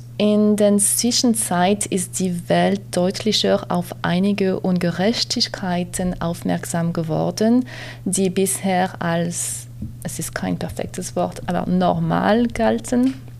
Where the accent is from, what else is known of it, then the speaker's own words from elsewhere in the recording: France; accent: European; German is a second language; moved away as an adult; now in Germany; Man kann hören, mein Akzent, ich würde sagen europäisch, komme aus Frankreich, arbeite in Deutschland.